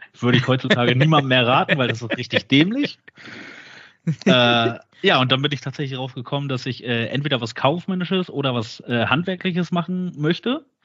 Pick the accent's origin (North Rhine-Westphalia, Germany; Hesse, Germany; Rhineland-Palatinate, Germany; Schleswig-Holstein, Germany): Schleswig-Holstein, Germany; Neustadt in Holstein; also born or lived in Eutin / Lower Saxony; Geboren bin ich tatsächlich im echten Norden in Schleswig-Holstein.